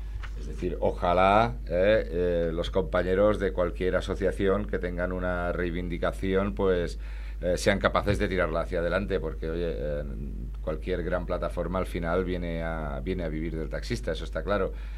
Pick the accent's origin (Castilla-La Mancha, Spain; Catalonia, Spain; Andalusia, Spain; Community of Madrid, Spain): Catalonia, Spain; Terrassa; yo soy de Tarrasa